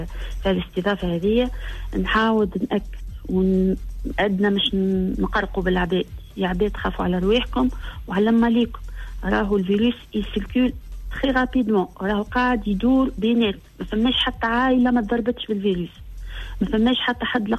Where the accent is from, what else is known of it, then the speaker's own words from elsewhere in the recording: Tunisia; السلاله الجديده اللي تحطوا عليها ما هيش عندنا في تونس